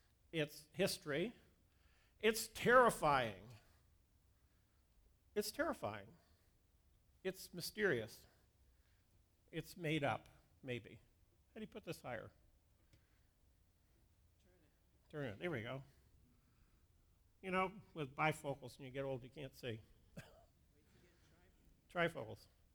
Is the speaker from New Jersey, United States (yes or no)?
yes; New Jersey, United States; I grew up in New Jersey where there's big waves, you know, along the New Jersey coast.